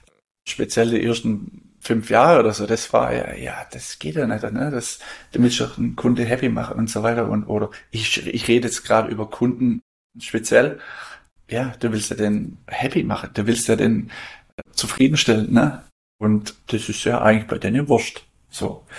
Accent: Australia; German is a second language; Ja, Australien ist ja groß, ne? Also da glaubt Europa passt da 3-mal rein. Also bei uns im Norden, umso weiter du nördlich gehst, umso lockerer werden die Leute.

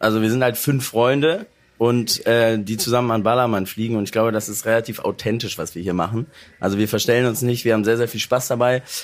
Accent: Cologne, North Rhine-Westphalia, Germany; Wir kommen aus Köln

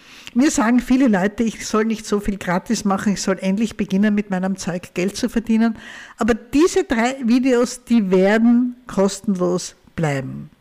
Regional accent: Austria; Bei uns in Österreich ist es leider so, dass diese Diabetes-Schulungskurse, die so fein sind am Anfang, dass die weniger werden.

